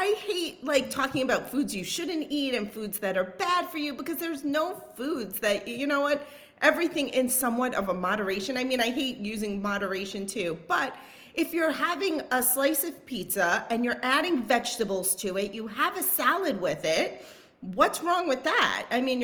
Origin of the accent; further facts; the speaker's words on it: New York, United States; Like, I mean, I'm from New York.